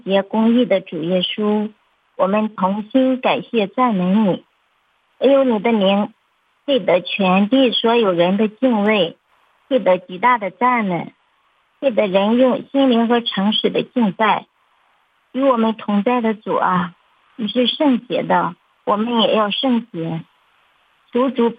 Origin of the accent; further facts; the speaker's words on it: Shanxi, China; 大家好，我是山西的